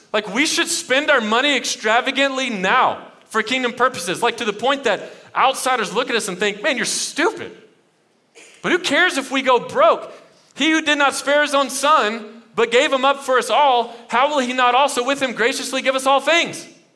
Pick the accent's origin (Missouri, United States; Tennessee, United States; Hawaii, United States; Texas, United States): Texas, United States; Dallas; I grew up in Dallas, and my sophomore year in high school, I transferred to this private school.